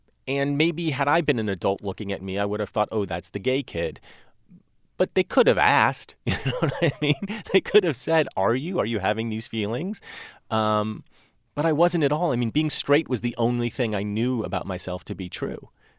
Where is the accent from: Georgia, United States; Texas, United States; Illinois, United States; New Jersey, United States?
New Jersey, United States; Well, I grew up in New Jersey in, you know, my formative years were kind of the mid-80s. And the mid-80s in New Jersey became kind of like ground zero for American culture in general.